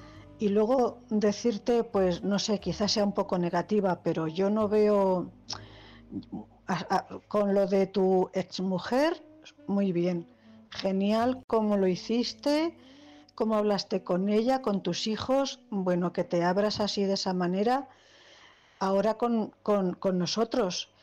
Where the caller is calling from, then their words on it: Cuenca, Castilla-La Mancha, Spain; corresponsal de Cuenca.